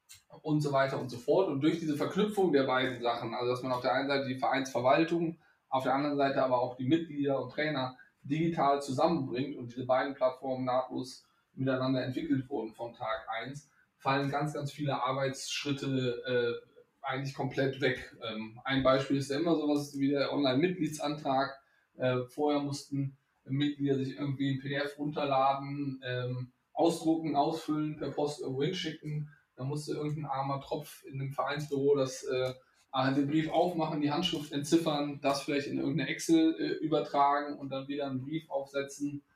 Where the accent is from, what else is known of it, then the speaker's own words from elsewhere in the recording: Rhineland, Germany; born there; Komme gebürtig aus dem Rheinland und bin inzwischen 38 Jahre alt